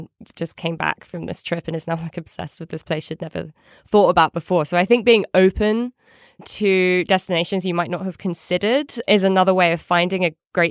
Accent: United Kingdom; So as a Brit abroad, I can confirm that.

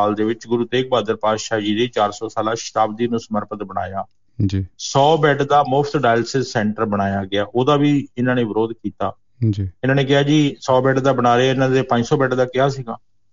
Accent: Muktsar, Punjab, India; ਮੈਂ ਕਿਹਾ ਜੀ ਮੈਂ ਮੁਕਤਸਰ ਤੋਂ ਆ।

